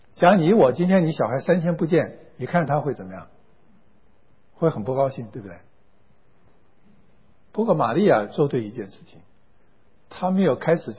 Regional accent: China; 家庭社区是我们中国人在乎的，我们中国人然后在乎就是儿女，跟犹太人完全一样

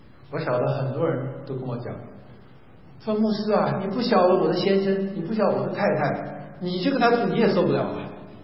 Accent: Taiwan; also born or lived in China; 我是在国内出生，去台湾长大

